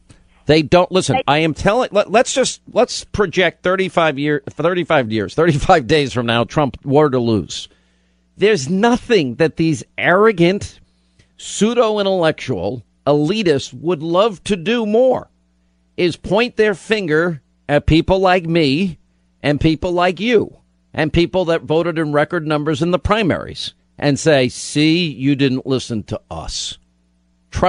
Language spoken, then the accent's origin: English; Franklin Square, New York, United States; right next to my hometown where I grew up in Franklin Square.